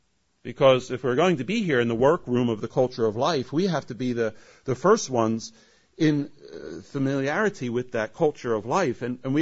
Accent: Ireland; I'm Irish, so I think of that several times.

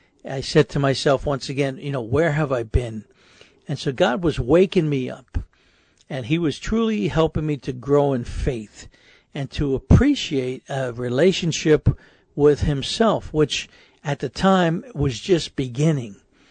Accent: New York City, New York, United States; because that's kind of the way I grew up in New York City back in the 1960s.

